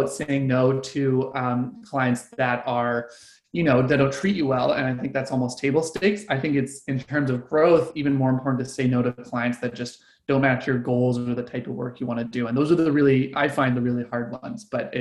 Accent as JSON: {"language": "English", "town": "Vancouver", "region": "British Columbia", "country": "Canada", "said": "Yeah, so I'm based out of Vancouver, BC in Canada, currently calling in from our cabin just a little bit outside of that, out in the woods, but I'm a Vancouver local."}